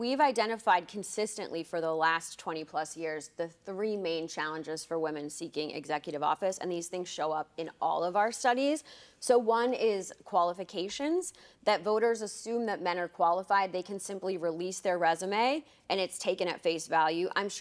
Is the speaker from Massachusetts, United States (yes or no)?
yes; Massachusetts, United States; And I grew up in Massachusetts.